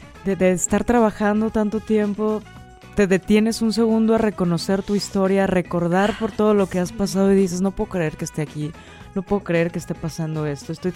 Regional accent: Minatitlán, Veracruz, Mexico; also born or lived in State of Mexico; Y crecí en Minatitlán, Veracruz.

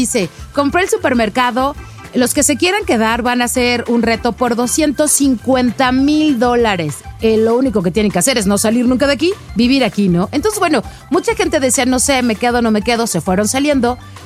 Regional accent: Mexico; Él, como buen mexicano, somos súper chambitas todos los mexicanos o la mayoría, ¿no?

